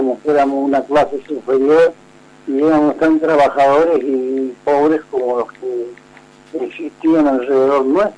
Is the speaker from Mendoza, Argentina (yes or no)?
yes; Mendoza, Argentina; also born or lived in San Juan; Sí, nací en San Juan y viví en Mendoza.